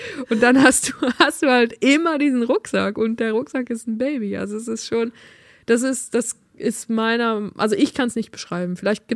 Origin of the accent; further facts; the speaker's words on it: Switzerland; accent: Swiss German; ich rede schon Schweizerdeutsch